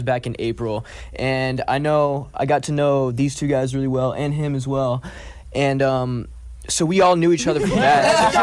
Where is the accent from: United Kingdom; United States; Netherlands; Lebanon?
United States; Cleveland, Ohio; I'm 18. I'm from Cleveland, Ohio.